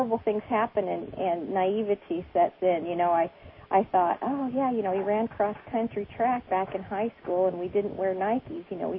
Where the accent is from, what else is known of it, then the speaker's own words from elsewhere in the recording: Utah, United States; moved away as an adult; also born or lived in Chicago; My husband and I grew up on the Utah-Nevada border near the Tool Army Depot, the Dugway Proving Grounds, and downwind from the Nevada test site, which we didn't think mattered at all. We moved to Chicago